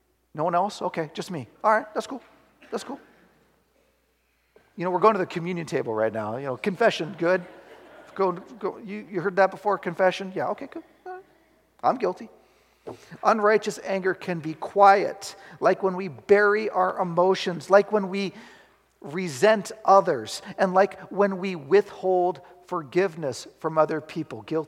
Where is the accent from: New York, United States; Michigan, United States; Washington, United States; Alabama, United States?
Washington, United States; Seattle; now in Mount Vernon, United States; I'm angry that homelessness has become an epidemic in my hometown of Seattle, and yes, even here in Mount Vernon, Washington.